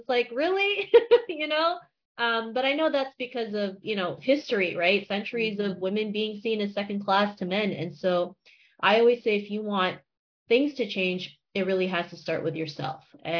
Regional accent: Toronto, Ontario, Canada; growing up in Toronto in the 90s, you know, I never saw anybody that looked like me. So I always felt ashamed of being Asian, right?

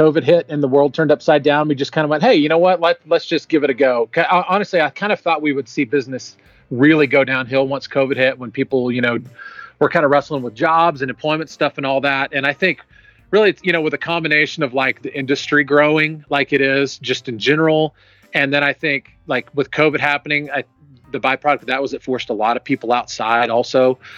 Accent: Alaska, United States; also born or lived in Houston, Texas; I was born down outside of Houston, Texas, and grew up there pretty early. And then when I was about probably 8 years old. I think this was the summer before my third grade year. My parents kind of came to my brother and I and announced that we were moving to Alaska.

